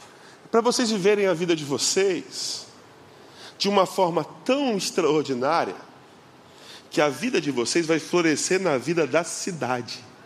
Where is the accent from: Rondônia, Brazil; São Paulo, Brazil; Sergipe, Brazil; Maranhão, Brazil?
Rondônia, Brazil; Ariquemes; also born or lived in Rio de Janeiro; Todo mundo sabe que eu sou de Ariquemes, Rondônia. E você sabe que eu me dei conta disso recentemente. Eu vivi aqui durante 14 anos e voltei